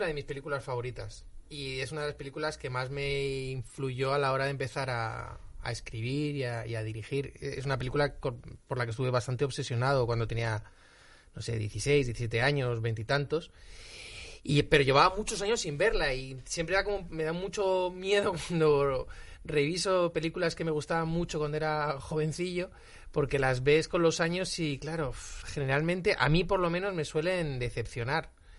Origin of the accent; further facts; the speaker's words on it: Madrid, Community of Madrid, Spain; Sí, pero yo viví muy cerquita de aquí. Mi infancia la pasé en la Elipa, entonces está nada, aquí al lado. O sea, muy cerquita.